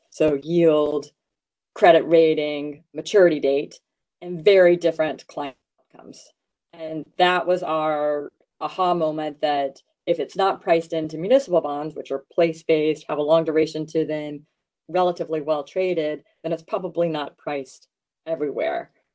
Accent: Louisiana, United States; So I grew up in Louisiana, and I refer to my mother as having said, it's hotter here in Louisiana than it is in Arizona

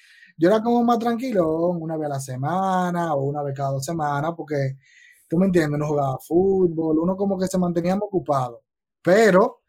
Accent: Los Tres Brazos, Santo Domingo, Dominican Republic; yo me crié en los Tres Brazos, en Los Minas

